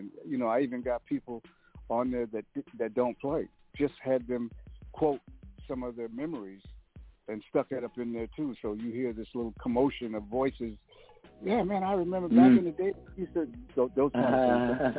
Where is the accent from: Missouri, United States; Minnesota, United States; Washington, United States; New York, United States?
Minnesota, United States; St. Paul; Well, you know, I came up in what we call the ghetto of St. Paul, which is an area called Rondo Street.